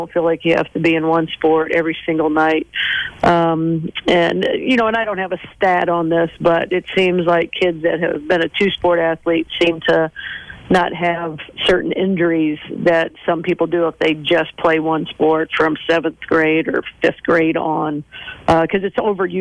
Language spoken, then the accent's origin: English; Mishawaka, Indiana, United States; But when I grew up in Mishawaka at the time, they didn't have girls' sports too much